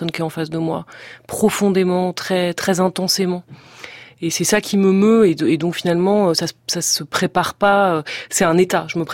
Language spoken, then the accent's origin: French; Paris, Île-de-France, France; On arrive, on est des Parisiens, théâtreux, enfin, on est quelque chose dans leurs yeux